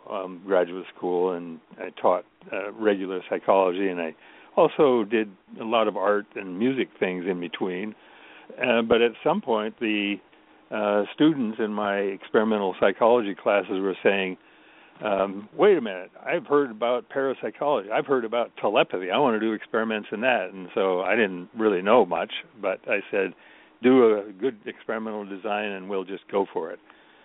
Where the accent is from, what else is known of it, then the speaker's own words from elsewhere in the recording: Nebraska, United States; Well, I was born. I grew up in Nebraska